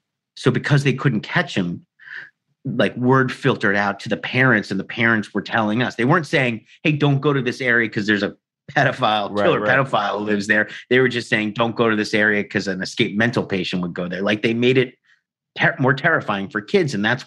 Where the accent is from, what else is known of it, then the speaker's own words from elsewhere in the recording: Staten Island, New York, United States; so I grew up in Staten Island, New York in the 80s, like 70s and 80s.